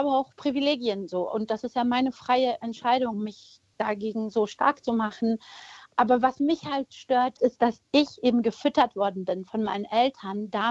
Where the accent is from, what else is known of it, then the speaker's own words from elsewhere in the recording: Germany; Ich bin Deutsche, ich bin hier aufgewachsen